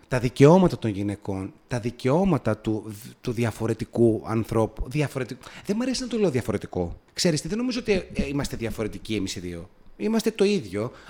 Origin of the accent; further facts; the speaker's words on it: Nikaia, Attica, Greece; Γεννήθηκα στη Νίκαια. Και μεγάλωσα συγκεκριμένα στα νεόκτιστα Σποπύργου.